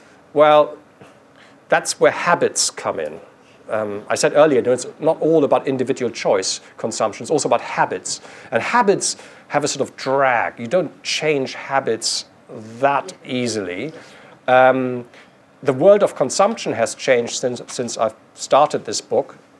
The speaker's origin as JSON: {"language": "English", "region": "Hamburg", "country": "Germany", "tie": "born or raised there", "said": "I was raised in Hamburg, which mainly has apartment buildings, or villas, if you're lucky, but mostly apartment buildings."}